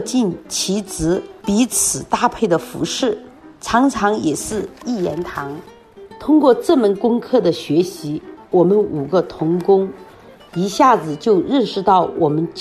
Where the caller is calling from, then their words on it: Sichuan, China; 大家好，我是来自四川的